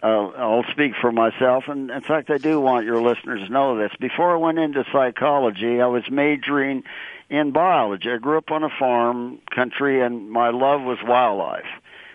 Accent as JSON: {"language": "English", "region": "Nebraska", "country": "United States", "said": "I am a boy from Nebraska in the middle of, like you say, not far from Kearney."}